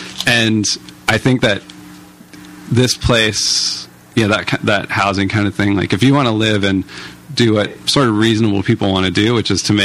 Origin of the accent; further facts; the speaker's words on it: San Mateo, California, United States; But I grew up in San Mateo, which is 20 miles south of here, and then lived in San Francisco and basically spent 28 years on that peninsula. Never lived anywhere else.